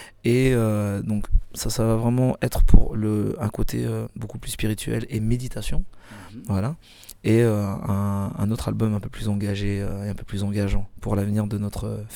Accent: Tahiti, Windward Islands, French Polynesia; Le tressage, c'est un art. Aussi chez nous, à Tahiti.

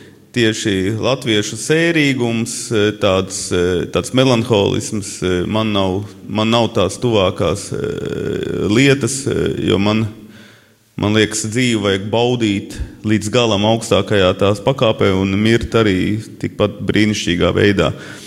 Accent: Latgale, Latvia; es esmu latgalietis, man ir daudz savādāk mentalitāte

